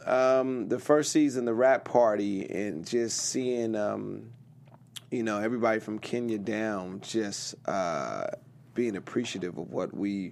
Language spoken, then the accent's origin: English; Rialto, California, United States; also born or lived in Bellflower / Compton; Ah, man, I was born in Bellflower, California, which is, a neighbor city to Compton, where I grew up till I was about nine. Until I was seven. Then I moved to Rialto. Which is, what I claim is my hometown.